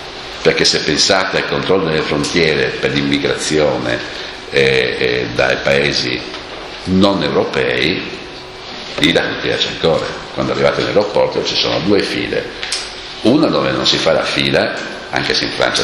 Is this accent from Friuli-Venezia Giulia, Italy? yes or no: yes; Trieste, Friuli-Venezia Giulia, Italy; also born or lived in Bolzano; sono nato a Bolzano veramente, ma ho vissuto quasi i primi anni a Trieste, fino al 1954